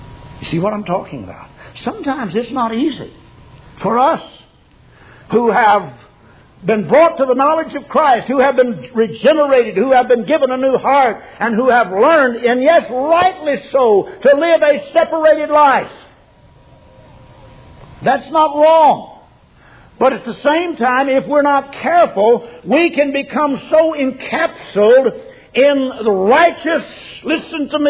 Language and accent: English; Oklahoma, United States; When I was a kid at home, we were raised up in Oklahoma among the Creek Indians